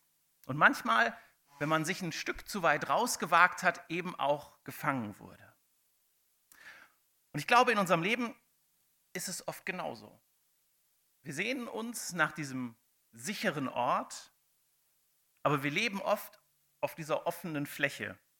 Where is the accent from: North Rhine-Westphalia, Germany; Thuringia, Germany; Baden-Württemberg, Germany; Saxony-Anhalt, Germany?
North Rhine-Westphalia, Germany; wir kommen aus Nordrhein-Westfalen, da sind wir mit Frei ganz gut dabei.